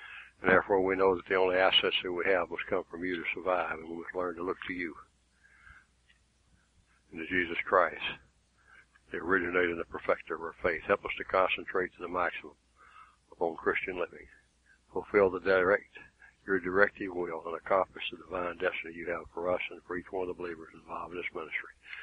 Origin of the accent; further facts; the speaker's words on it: the South, United States; I grew up in the South in a culture of heroes.